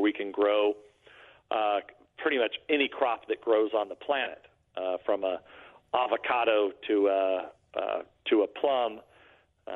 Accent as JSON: {"language": "English", "region": "California", "country": "United States", "said": "I'm from the San Joaquin Valley, which a lot of people don't know where that is"}